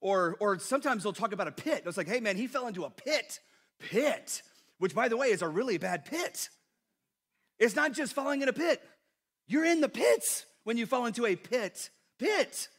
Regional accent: Texas, United States; Because I'm from Texas.

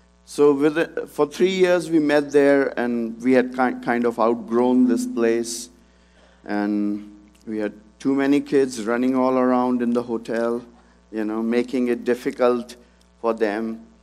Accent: North India, India; I'm from North India, from the foothills of Himalayas, right north of Delhi.

